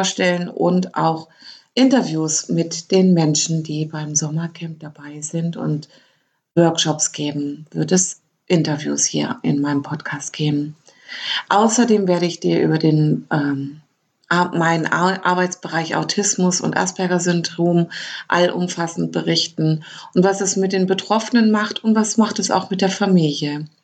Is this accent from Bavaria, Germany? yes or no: no; Lower Saxony, Germany; born there; moved away as an adult; ich bin 1972 in Niedersachsen geboren. Seit 2001 lebe ich in Baden-Württemberg, weil ich mich dorthin verliebt hatte.